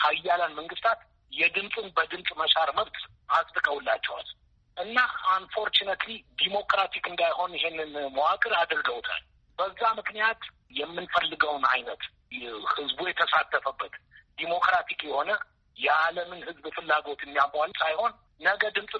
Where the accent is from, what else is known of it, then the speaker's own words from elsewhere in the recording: Addis Ababa, Ethiopia; እኔ ተወልጄ ያደኩት እዚሁ አዲስ አበባ ነው።